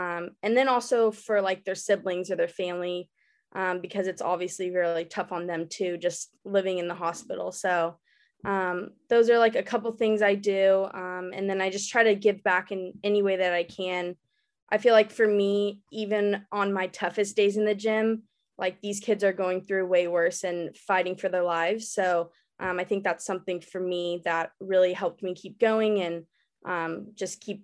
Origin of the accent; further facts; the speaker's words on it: Dallas, Texas, United States; So I was born and raised in Dallas, and I feel like just going through my gymnastics career and then, coming back recently after college